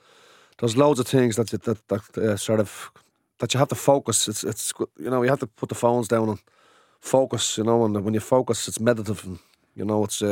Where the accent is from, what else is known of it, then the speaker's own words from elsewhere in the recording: Dublin, Leinster, Ireland; accent: Dublin; I had a reggae tinge and singing in my own Dublin accent.